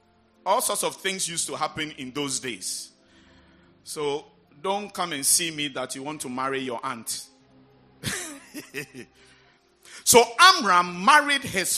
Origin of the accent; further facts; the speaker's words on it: Volta, Ghana; I come from the Volta region, so I speak only Ebe.